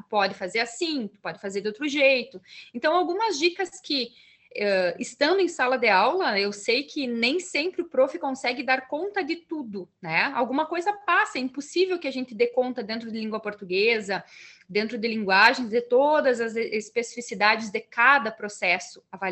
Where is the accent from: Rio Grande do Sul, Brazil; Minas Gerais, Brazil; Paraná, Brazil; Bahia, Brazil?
Rio Grande do Sul, Brazil; Espumoso; mas nunca cheguei em Espumoso, né? Que é de onde eu vim.